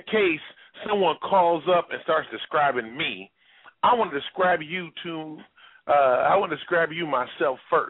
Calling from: Seattle, Washington, United States; I'm calling from Seattle, Washington, where the weed is legal and the marriage is equal.

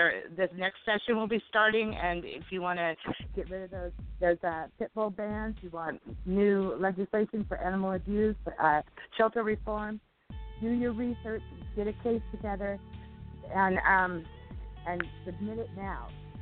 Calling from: Oregon, United States; I'm from Oregon.

